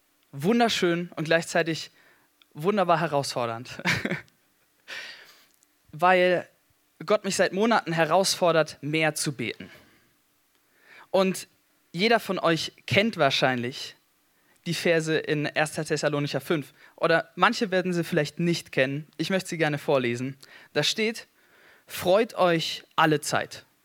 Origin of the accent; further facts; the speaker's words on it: Gießen, Hesse, Germany; Da drüben sitzt meine Frau. Und ja, wir kommen aus Gießen. Da studiere ich seit einem Jahr Theologie an der FTH.